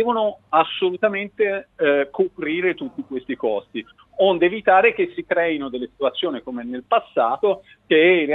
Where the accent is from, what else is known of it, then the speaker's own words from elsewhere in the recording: Tuscany, Italy; Non mi stimoli, che lo sai, che io sono toscano.